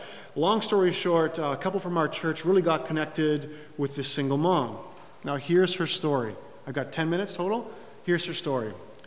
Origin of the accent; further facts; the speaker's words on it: Toronto, Ontario, Canada; I'm from Toronto.